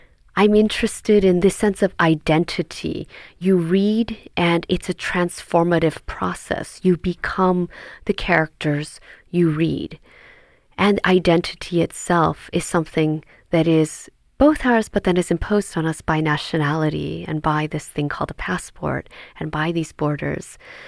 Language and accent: English; United States; as well as myself as an American